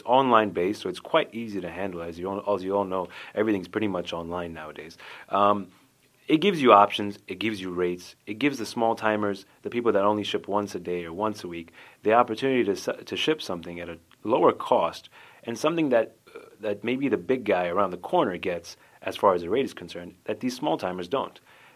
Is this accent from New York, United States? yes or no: yes; New York City, New York, United States; born there; I was born in New York City. Mm. So my background is East African, a little bit of ancestry in India, but yeah, that's my parents are Zanzibarian. I'm Zanzibarian, technically.